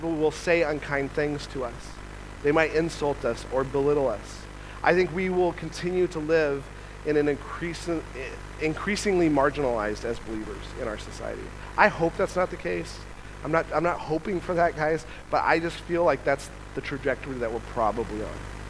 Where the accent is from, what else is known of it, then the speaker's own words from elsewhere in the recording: Nevada, United States; I grew up in Nevada, very close to snow.